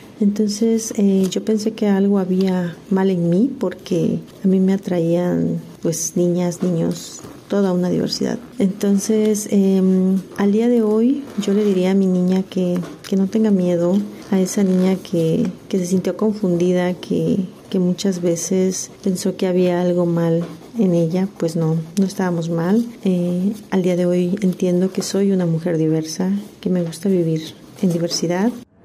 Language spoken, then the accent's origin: Spanish; Oaxaca, Mexico; Soy de los Valles Centrales, con ascendencia zapoteca.